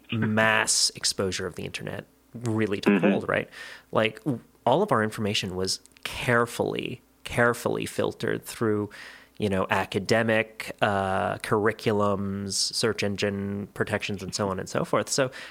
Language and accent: English; Canada; being a Canadian